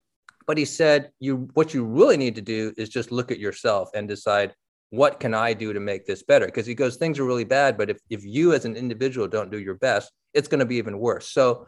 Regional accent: San Francisco, California, United States; I grew up in San Francisco reading The Chronicle.

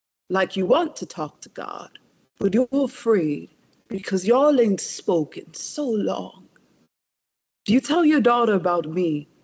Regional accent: Newark, New Jersey, United States; this is called The 39 Bus Makes Stops in the South Ward, because I'm from Newark, New Jersey.

